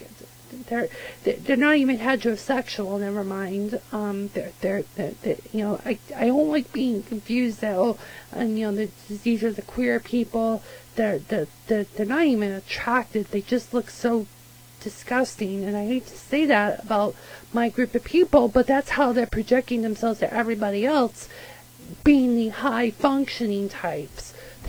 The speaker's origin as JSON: {"language": "English", "town": "Londonderry", "region": "New Hampshire", "country": "United States", "tie": "born or raised there", "said": "I grew up in Londonderry."}